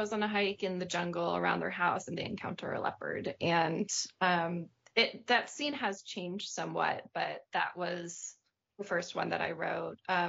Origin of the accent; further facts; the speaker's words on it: California, United States; You know, it's a very different climate than in India, but I feel, as a Californian, I'm pretty connected to nature.